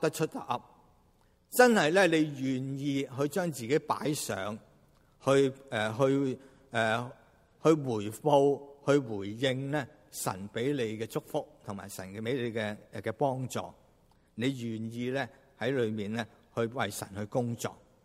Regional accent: China; 其实呢有时呢呢种嘅拜神模式呢其实我哋中国人呢都唔陌生㗎

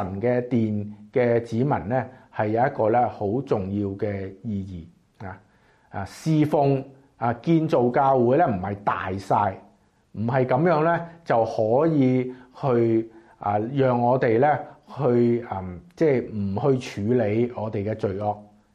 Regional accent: China; now in Canada; 我哋中國人一啲嘅民間嘅偶像啊，咁樣嘅情況，後來你因為可能嚟咗加拿大啦。

